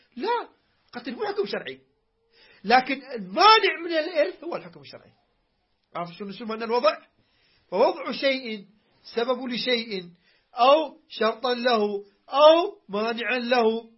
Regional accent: Iraq; accent: Iraqi; احنا عندنا بالعراقي بنتكلم باللهجة العراقية

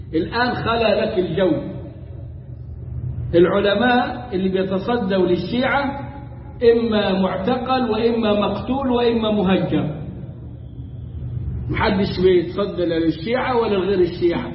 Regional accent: Egypt; واللي لهم عندنا في مصر في منطقة الدراسة مسجد اسمه مسجد الحاكم بأمر الله

